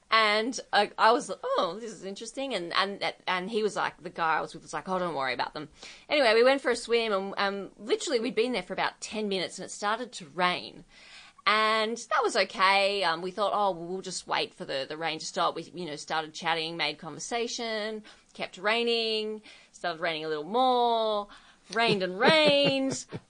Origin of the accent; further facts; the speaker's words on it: Australia; So as an Australian in particular